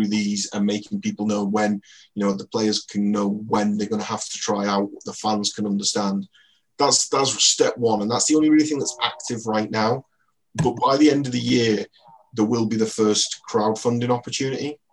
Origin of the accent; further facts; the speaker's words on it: St Helens, North West England, United Kingdom; So I grew up in St. Helens playing rugby league